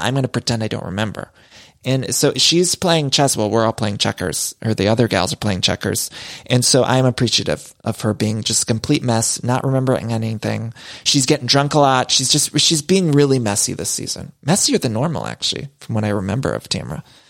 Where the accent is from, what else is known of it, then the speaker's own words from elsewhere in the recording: Ohio, United States; Now, I'm from Ohio. I don't like anyone insulting the Midwest, okay?